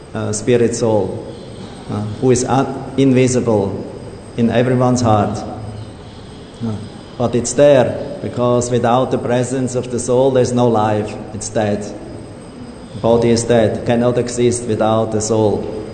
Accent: Zurich, Switzerland; I came to my hometown. It was in Switzerland, near Zurich.

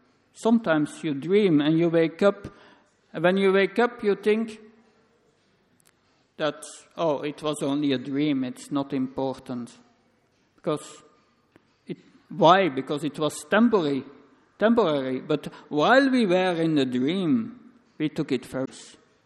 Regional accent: Flanders, Belgium; first language Flemish; English is a second language; 40 years ago, I was raised in Flemish language.

